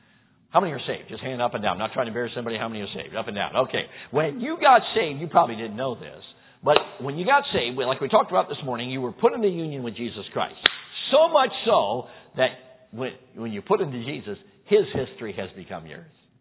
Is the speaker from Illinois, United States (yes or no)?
yes; Chicago, Illinois, United States; Okay, I grew up in Chicago. You had to drive a while to get to agriculture.